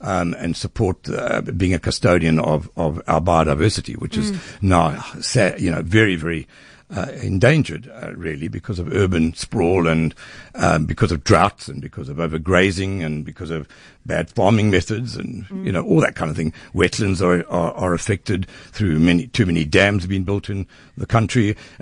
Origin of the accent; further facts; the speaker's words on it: Durban, KwaZulu-Natal, South Africa; I went back to Durban. I was from Durban in those days